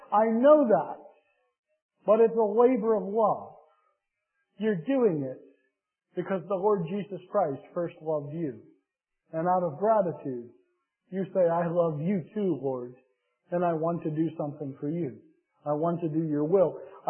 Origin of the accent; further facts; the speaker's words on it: Pennsylvania, United States; I learned English north of the Mason-Dixon line up there in Pennsylvania.